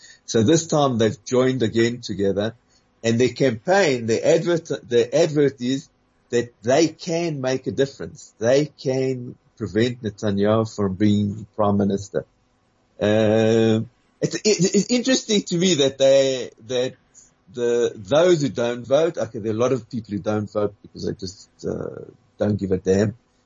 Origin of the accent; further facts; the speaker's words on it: South Africa; accent: South African; now in Israel; my Hebrew is reasonable after 35 years in Israel, but my accent is very, still very South African